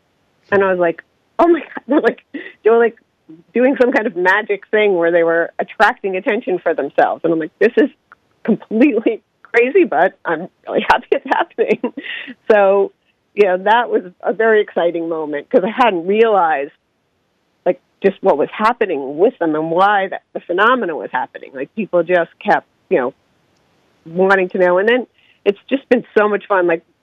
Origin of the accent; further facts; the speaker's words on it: New York, United States; I'm a New Yorker, so got to say New York.